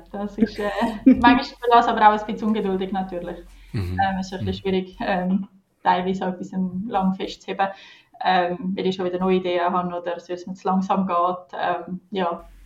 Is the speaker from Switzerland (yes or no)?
yes; Zurich, Switzerland; Also ich bin im Zürcher Oberland aufgewachsen. Ich wohne unterdessen in der Stadt Zürich seit 6 Jahren.